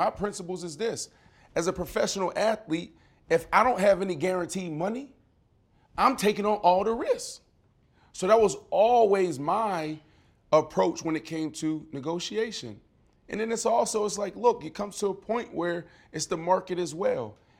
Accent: Pittsburgh, Pennsylvania, United States; You the only dude, you go down to where we come from, Lincoln. I'm from Larmer.

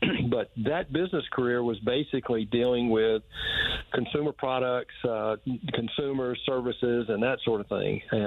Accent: Macon, Georgia, United States; I was born in Macon. My mom and dad were school teachers in Houston County, and they lived in Warner Robins. We had a big family there. My dad's family was in Bon Air, and I grew up working on their farms and so forth

